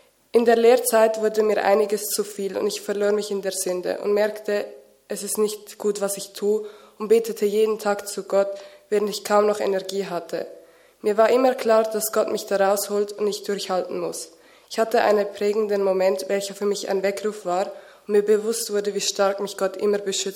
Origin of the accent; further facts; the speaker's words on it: Germany; now in Switzerland; Also ich war in einem christlichen Kindergarten, aus welchem ich christliche Werte mitnehmen konnte. Als wir von Deutschland in die Schweiz kamen, habe ich mich in den Gemeinden, in welchen wir waren, nicht zu Hause fühlen können.